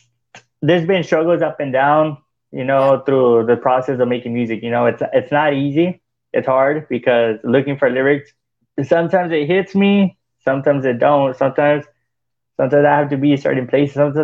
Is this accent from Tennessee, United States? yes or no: no; El Centro, California, United States; Well, actually, I grew up in El Centro. Well, it's close to Brawley.